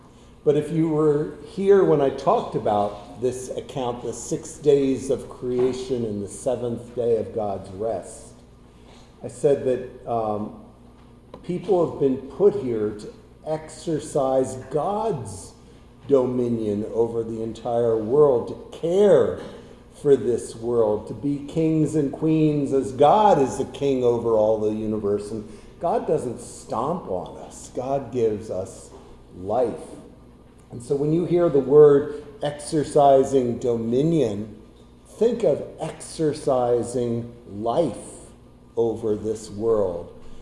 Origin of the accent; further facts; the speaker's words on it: New Jersey, United States; When I was growing up in New Jersey, school always started the Wednesday after Labor Day.